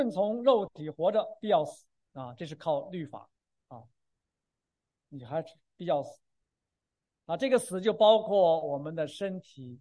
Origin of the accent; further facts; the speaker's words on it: China; 尤其是我们中国人更不愿意谈到死的问题。